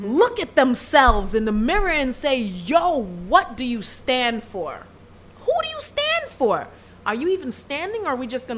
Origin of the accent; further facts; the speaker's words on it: United States; born there; Because I was born here in the States. Mm-hmm. First generation American. But I'm Caribbean by roots.